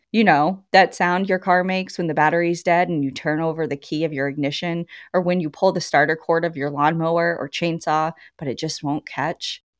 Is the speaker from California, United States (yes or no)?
yes; Silicon Valley, California, United States; I'm from Silicon Valley and had never laid eyes on anything like it.